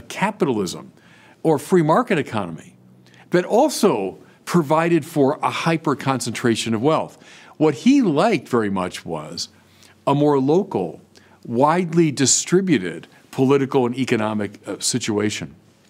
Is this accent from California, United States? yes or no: yes; California, United States; Look at my home state of California.